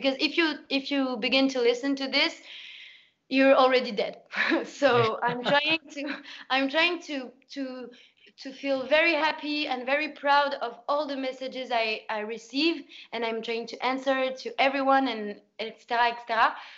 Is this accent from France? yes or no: yes; France; I'm French, like born and raised in French.